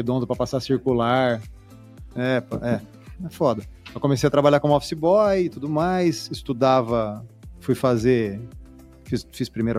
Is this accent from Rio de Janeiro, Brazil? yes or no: no; Lins, São Paulo, Brazil; born there; Eu sou nascido em Lins, né? Sou nascido no interior de São Paulo. Sou o mais novo de 7 filhos.